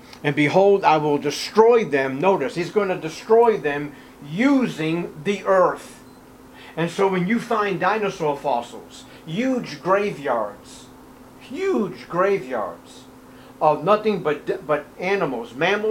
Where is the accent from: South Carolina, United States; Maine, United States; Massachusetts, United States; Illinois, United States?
Massachusetts, United States; I'm from Massachusetts, so I'm quite familiar with this because we used to go on the Freedom Trail when I was in school.